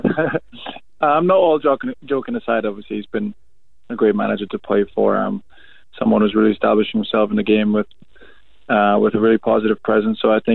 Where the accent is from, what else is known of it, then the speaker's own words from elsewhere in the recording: Canada; my teenage years, I grew up in Canada